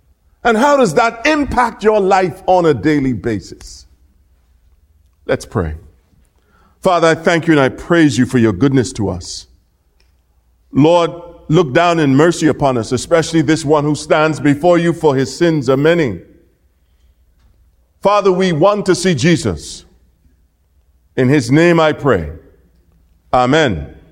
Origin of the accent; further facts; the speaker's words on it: Bahamas; we are from the Bahamas, where Queen Elizabeth still has a role to play in the legal and governing affairs of our country.